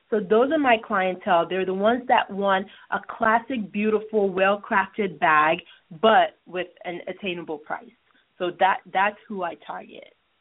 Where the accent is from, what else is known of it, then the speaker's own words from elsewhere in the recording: Nigeria; And like you said, I grew up in Nigeria